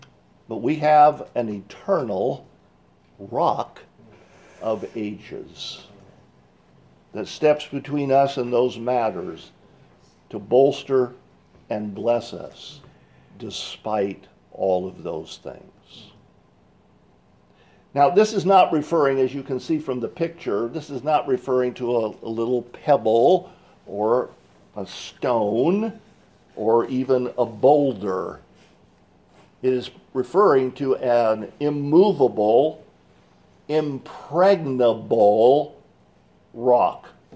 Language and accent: English; California, United States; I grew up in California, and the county in which I grew up in was, that's right, Butte County.